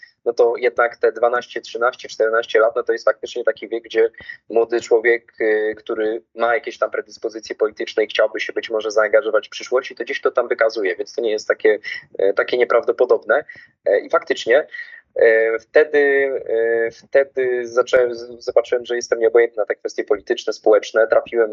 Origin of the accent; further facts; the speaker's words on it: Jelenia Góra, Lower Silesian Voivodeship, Poland; Jelenia Góra jest bliska mojemu sercu, wyjątkowo moja mała ojczyzna jeleniogórska.